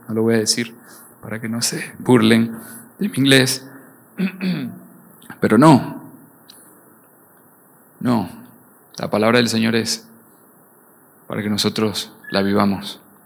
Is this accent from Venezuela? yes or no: yes; Venezuela; Y no es porque soy venezolano